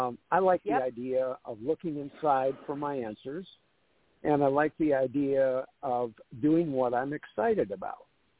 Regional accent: South Carolina, United States; I'm from South Carolina.

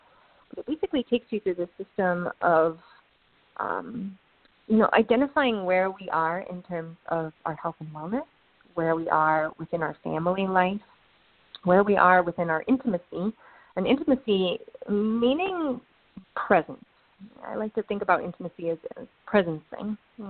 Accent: Ann Arbor, Michigan, United States; Yeah, I grew up in Ann Arbor. Chose to be here. I chose to be here as my family is here

